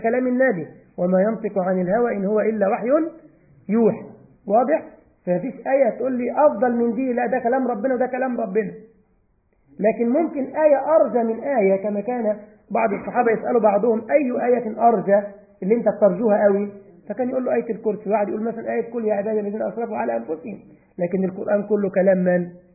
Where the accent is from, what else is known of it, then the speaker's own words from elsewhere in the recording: Egypt; اوعى تقول اكل العيش يحب الخفيه زي ما عندنا في مصر يقول لك بالفهلاوه